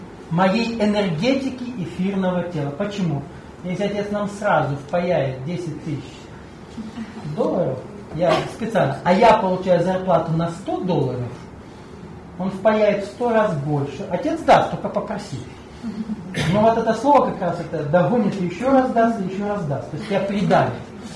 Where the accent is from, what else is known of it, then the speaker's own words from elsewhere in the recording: Russia; Я перевожу это в рубли, так как я россиянин.